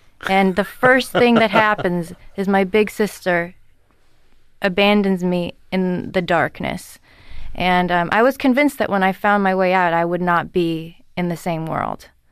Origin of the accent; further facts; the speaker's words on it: Newton, Massachusetts, United States; I grew up in Newton, Massachusetts.